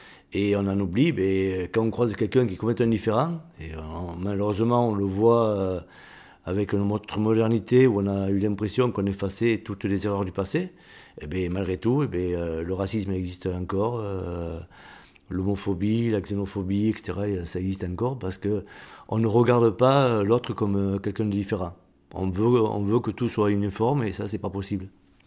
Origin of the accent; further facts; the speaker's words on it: Nouvelle-Aquitaine, France; born there; je suis né en Béarn avec une mère soulotine et un père béarnais. Et qui m'ont scolarisé dans une école à la République où j'ai appris que le français.